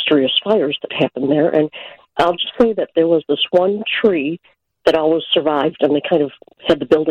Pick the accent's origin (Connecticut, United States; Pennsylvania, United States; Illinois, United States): Illinois, United States; River Forest; I wanted to mention I grew up in River Forest, and anyway, when I was a little kid, the family sometimes would go to Horwath's on North Avenue